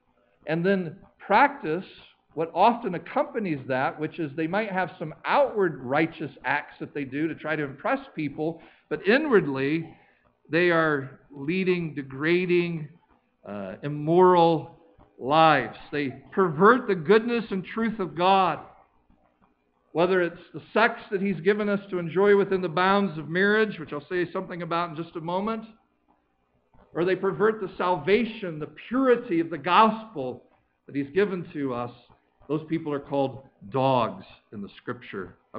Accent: North Carolina, United States; I grew up in the Smoky Mountains of Western North Carolina.

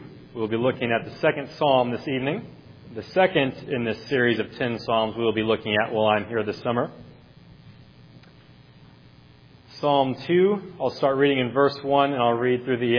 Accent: Nebraska, United States; Well, growing up in Nebraska, I was able to experience many things that people on either coasts or in the northern or far southern part of the country may not experience.

